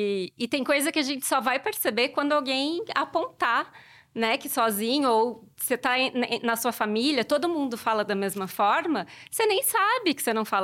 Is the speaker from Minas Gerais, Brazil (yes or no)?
yes; Minas Gerais, Brazil; accent: caipira; Eu sou do sul de Minas, então eu falava de um jeito bem cantado, o R retroflexo muito forte, né, que é o R caipira.